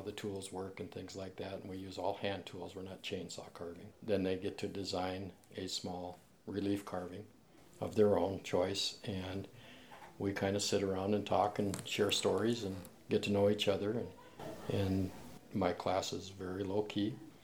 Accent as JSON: {"language": "English", "town": "Missoula", "region": "Montana", "country": "United States", "said": "from Missoula, Montana. I'm an artist, carver, printmaker, stone carver."}